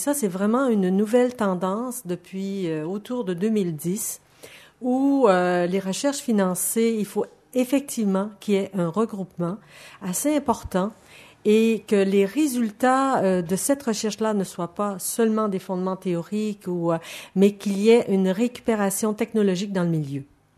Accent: Quebec, Canada; particulièrement au Québec, puisque je viens du Québec.

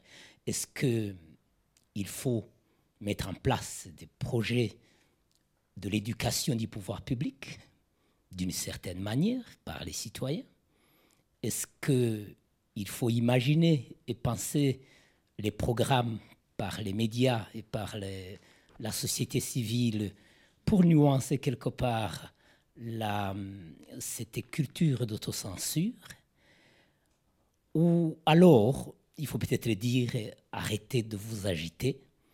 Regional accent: Kigali, Rwanda; je viens de Kigali.

